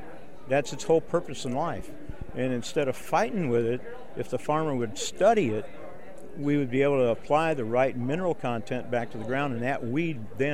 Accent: Alton, Illinois, United States; No, I'm from Madison County originally. I lived in Alton.

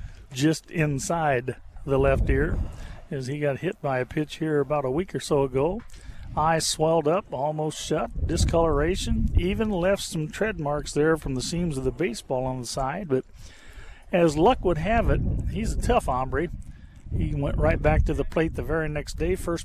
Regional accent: Illinois, United States; we had one in my hometown where they always said the front porch was in Macoupin County and the rest of the house was in Jersey County.

